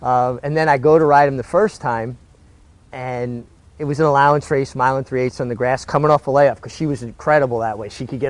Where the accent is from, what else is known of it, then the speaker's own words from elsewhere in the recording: Brooklyn, New York, United States; I grew up in Brooklyn, about 12 miles from Aqueduct.